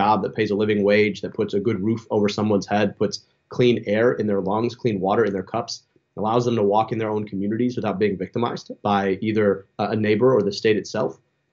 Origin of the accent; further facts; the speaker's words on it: Michigan, United States; if you were to drive from my hometown just 30 minutes outside of any neighborhood in Detroit to any one of those neighborhoods